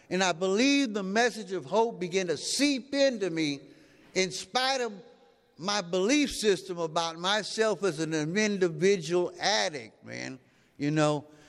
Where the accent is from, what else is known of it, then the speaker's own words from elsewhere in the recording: Houston, Texas, United States; I'm from Houston originally, but I didn't get clean in Houston, right? I got clean in East Texas, right?